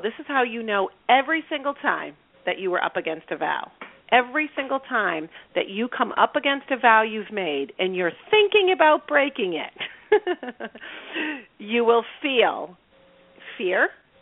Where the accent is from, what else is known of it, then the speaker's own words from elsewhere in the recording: Boston, Massachusetts, United States; I'm from Boston, and that makes it easier for my whole team.